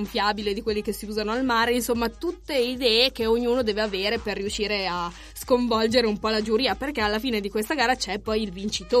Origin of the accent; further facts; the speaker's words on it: Biella, Piedmont, Italy; Allora, dovete sapere che io sono di Biella